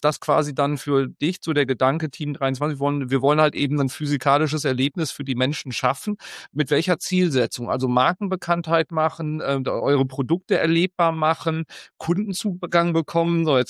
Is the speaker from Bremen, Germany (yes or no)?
no; North Rhine-Westphalia, Germany; ich komme ja aus dem Sauerland